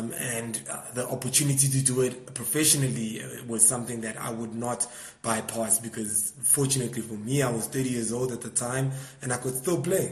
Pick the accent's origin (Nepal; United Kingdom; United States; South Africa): South Africa; Soweto, Gauteng; I'm from Soweto, born and raised.